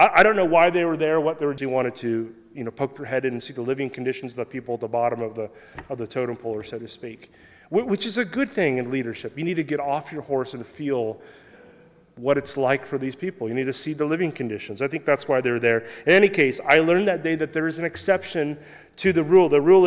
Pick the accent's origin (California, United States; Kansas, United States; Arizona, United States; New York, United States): Kansas, United States; born or raised there